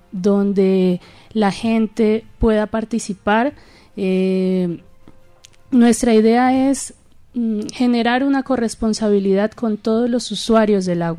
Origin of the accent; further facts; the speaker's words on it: La Unión, Nariño, Colombia; De la Unión Nariño.